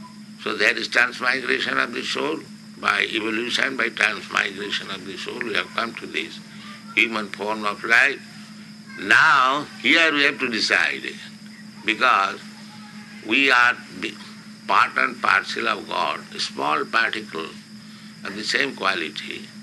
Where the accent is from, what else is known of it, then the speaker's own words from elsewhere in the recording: India; Therefore, I am an Indian, poor Indian.